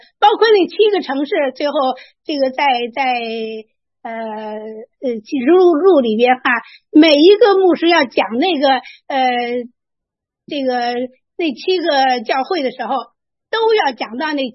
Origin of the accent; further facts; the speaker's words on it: Luoyang, Henan, China; 我是来自洛阳啊，这个九朝古都，能数出来吗？